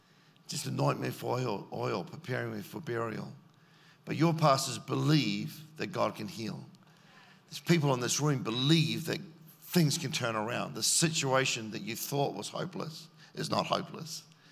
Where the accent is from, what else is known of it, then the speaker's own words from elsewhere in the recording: New Zealand; born there; I was born in New Zealand